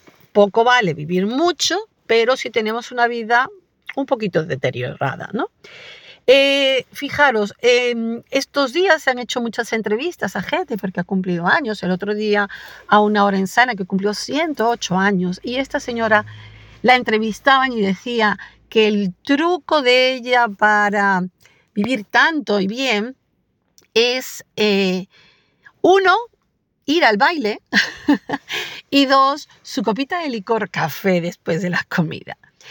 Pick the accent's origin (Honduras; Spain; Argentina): Spain; Galicia; actualmente somos de España la provincia con más longevidad